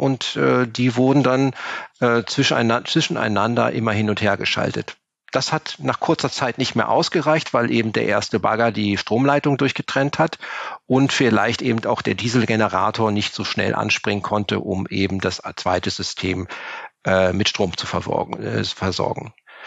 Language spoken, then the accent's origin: German; Cologne, North Rhine-Westphalia, Germany; Ich bin Kölner.